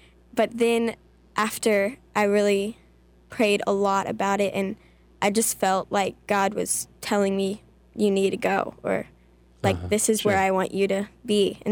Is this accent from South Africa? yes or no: no; Houston, Texas, United States; I'm from the Houston area.